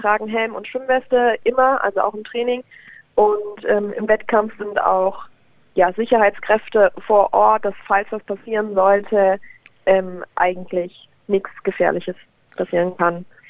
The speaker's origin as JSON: {"language": "German", "town": "Bad Breisig", "region": "Rhineland-Palatinate", "country": "Germany", "moved": "as an adult", "lives_now": "Augsburg, Germany", "said": "Ganz, ganz ursprünglich komme ich aus Bad Dreisig. Bad Dreisig liegt am Rhein zwischen Bonn und Koblenz. Bin aber im Jahr 2011 nach meinem Abitur nach Augsburg gezogen"}